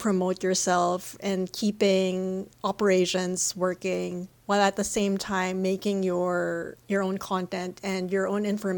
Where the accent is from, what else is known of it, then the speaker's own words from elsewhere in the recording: Philippines; moved away; As a Filipino immigrant myself